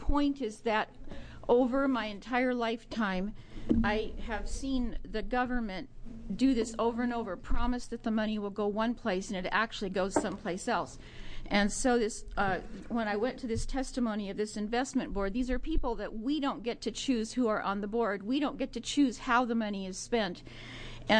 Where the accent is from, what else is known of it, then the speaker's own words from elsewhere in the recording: Salem, Oregon, United States; from South Salem